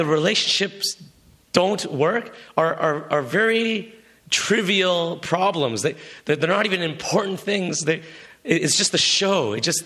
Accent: Vancouver, British Columbia, Canada; I grew up in Vancouver.

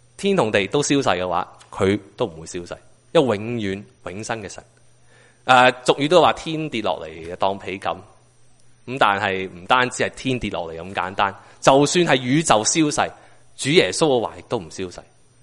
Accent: Canada; 我因为我加拿大人，我喜欢做运动

